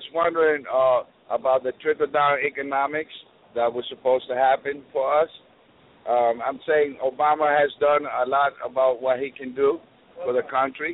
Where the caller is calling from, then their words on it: Providence, Rhode Island, United States; Oh, I'm from Providence, Rhode Island.